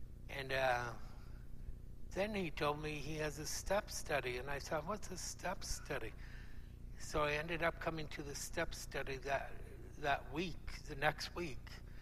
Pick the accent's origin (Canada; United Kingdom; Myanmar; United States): Canada; Ontario; Well, I grew up in Northern Ontario. I was in an orphanage right from birth